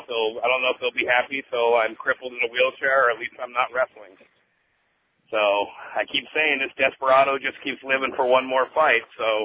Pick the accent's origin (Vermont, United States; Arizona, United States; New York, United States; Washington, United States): Arizona, United States; Jimmy was from my home state of Arizona.